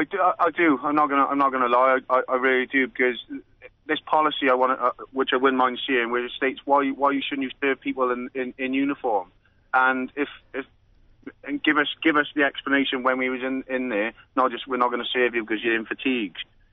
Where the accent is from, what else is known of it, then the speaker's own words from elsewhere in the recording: Wales, United Kingdom; Being a Welshman